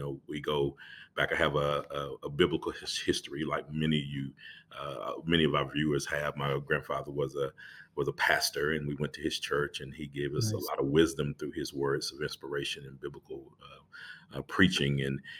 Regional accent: Tyler, Texas, United States; this high school in Tyler, Texas, just so happened to be my hometown.

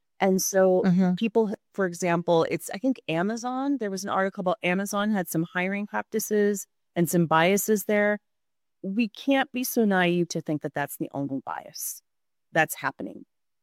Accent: United States; growing up, I mean, I grew up in the States and there's a lot of great business leaders there

